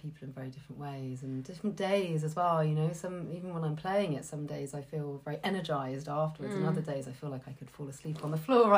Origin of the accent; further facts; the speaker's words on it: Stroud, South West England, United Kingdom; I'm from Stroud